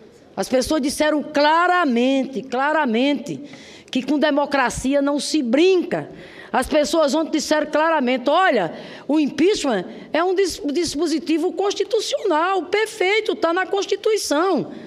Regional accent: Rio Grande do Norte, Brazil; não só lá no meu estado, Rio Grande do Norte, mas em todo o país.

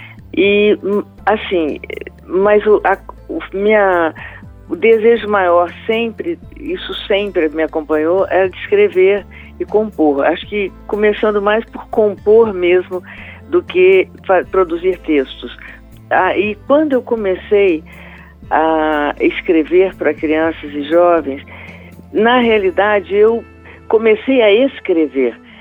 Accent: Minas Gerais, Brazil; also born or lived in Rio de Janeiro; morei muitos anos em Belo Horizonte e estava há pouco tempo no Rio, porque eu sou uma mineiroca, né? Uhum. Sou mineira e carioca.

